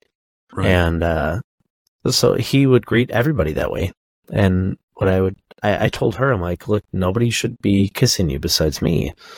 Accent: Ireland; I can say that as an Irish guy.

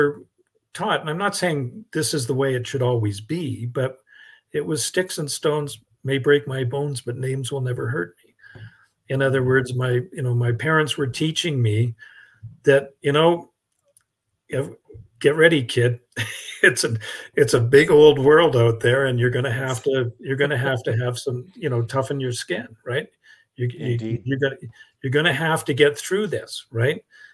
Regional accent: Edmonton, Alberta, Canada; when I was a little boy growing up in Edmonton

